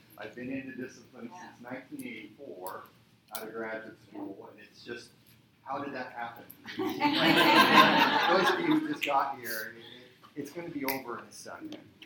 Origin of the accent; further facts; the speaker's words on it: Utah, United States; I grew up in Utah, so being